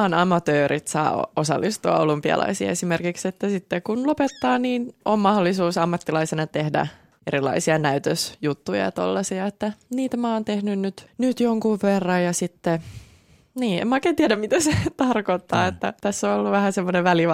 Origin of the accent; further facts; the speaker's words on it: Tampere, Pirkanmaa, Finland; Ja tietenkin nyt vanhempien luona tuossa Hakametsässä, niin se on.